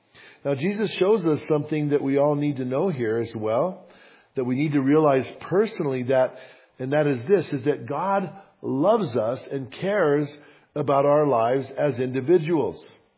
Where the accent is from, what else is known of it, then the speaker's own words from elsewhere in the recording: Bernalillo, New Mexico, United States; But I grew up in Bernalillo. So being that it was right there where I grew up, kind of, there was a bunch of people from my hometown that were there.